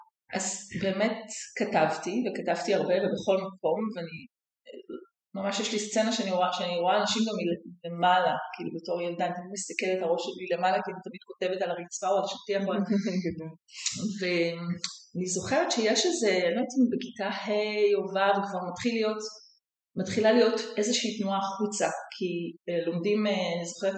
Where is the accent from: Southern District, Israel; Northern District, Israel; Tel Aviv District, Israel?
Southern District, Israel; Ashkelon; בית מרוקאי, באשקלון, 8 ילדים, המון המון רעש, והשכנים בתוך הבית שלנו, כזה בשכונה כזאת.